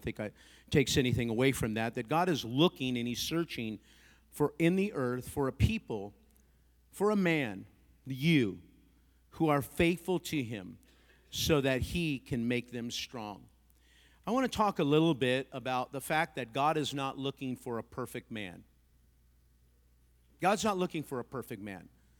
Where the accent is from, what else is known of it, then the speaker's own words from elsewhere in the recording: Los Angeles, California, United States; I grew up in Montevideo, that's tip East L.A.